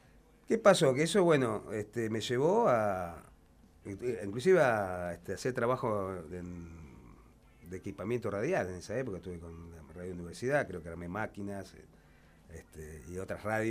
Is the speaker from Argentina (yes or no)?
yes; Entre Ríos, Argentina; now in La Plata, Argentina; No, yo soy de Entre Ríos.